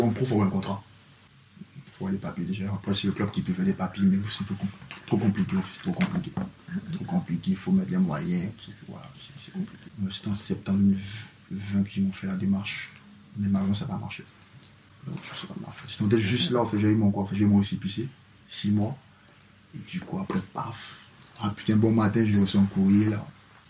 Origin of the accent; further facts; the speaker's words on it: Côte d’Ivoire; moved away as an adult; now in France; Moi, j'ai 26 ans. Oh, je suis né à Côte d'Ivoire, je suis ivoirien. Je suis venu en Bretagne en 2020, je crois.